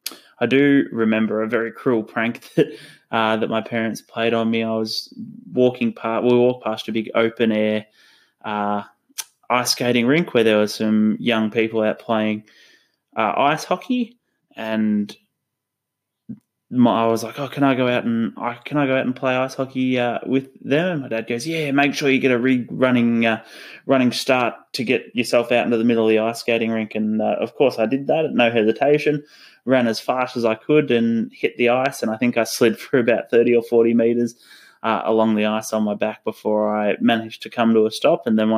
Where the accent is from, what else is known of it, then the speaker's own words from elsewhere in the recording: Queensland, Australia; moved away; also born or lived in Victoria / England; I started growing up in Central Victoria, in the south of Australia, and then moved up to Queensland throughout the start of my younger life through primary school or elementary school. And then we ended up actually moving over to England